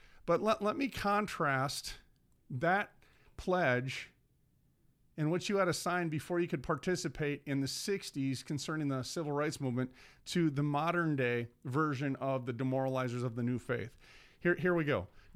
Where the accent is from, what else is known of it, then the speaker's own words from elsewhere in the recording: Minneapolis, Minnesota, United States; You know what? I'm from North Minneapolis.